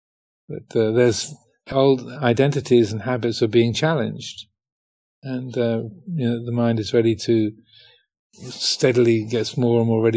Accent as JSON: {"language": "English", "region": "England", "country": "United Kingdom", "said": "I am a Theravadan Buddhist. I am a man. I am English, and so on."}